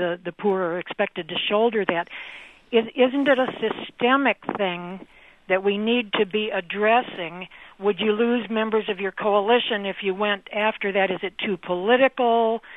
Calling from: Chicago, Illinois, United States; Hello, I'm also calling from Chicago.

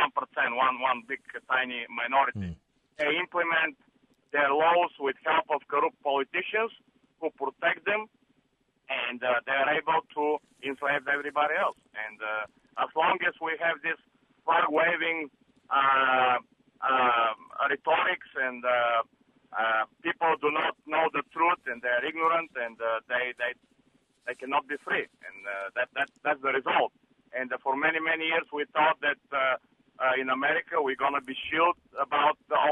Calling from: Champaign, Illinois, United States; I'm calling from Champaign.

